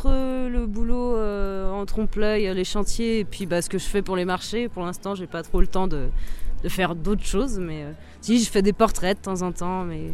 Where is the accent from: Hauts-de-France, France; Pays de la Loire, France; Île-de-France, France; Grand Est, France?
Pays de la Loire, France; Nantes; now in Pont-en-Royans, France; Moi, je suis nantaise à la base. Ça fait que un an que j'habite à Pont-en-Royans.